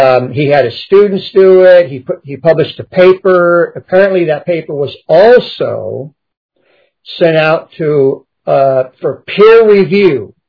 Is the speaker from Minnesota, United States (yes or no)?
no; Texas, United States; I'm from Texas. My wife and I are from Texas originally.